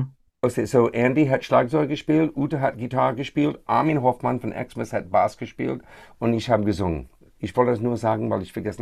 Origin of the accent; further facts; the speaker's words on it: Krefeld, North Rhine-Westphalia, Germany; Mädel aus Düsseldorf, aus Krefeld. Vielleicht spielt das auch eine Rolle. Ich weiß es nicht. Aber ich habe einfach diesen Akzent.